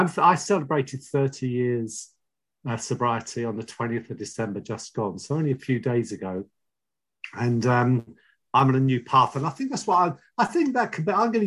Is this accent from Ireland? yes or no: yes; Dublin, Leinster, Ireland; born there; I was born in Dublin in Ireland in 1954.